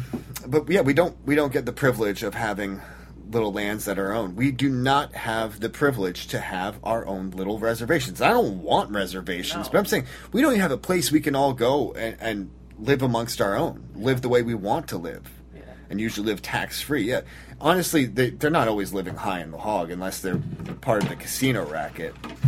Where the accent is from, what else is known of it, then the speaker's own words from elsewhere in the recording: Ireland; We're Irish. We can.